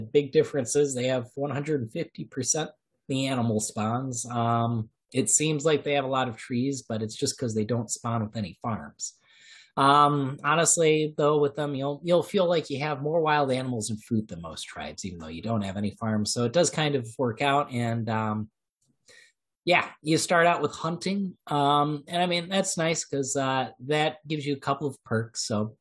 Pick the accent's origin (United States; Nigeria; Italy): United States; Michigan; accent: Michigan; It's got to be my Michigan accent. It's like, here I'm saying, well, let's barter, and you know, I'm saying let's barter rabbits and stuff, but you know, barter, yeah. Yes, we just don't have T's where I come from.